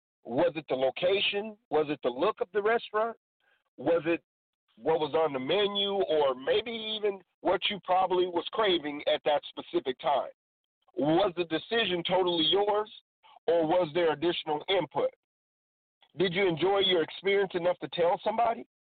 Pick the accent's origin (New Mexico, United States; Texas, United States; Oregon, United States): Oregon, United States; Portland; I come to you from Portland, Oregon, ready to preach this mighty word of God.